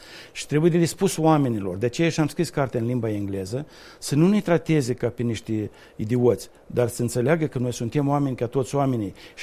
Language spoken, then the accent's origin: Romanian; Mereșeuca, Ocnița District, Moldova; Da, eu sunt din Mereșeuca și eram foarte mândru de nordul Moldovei.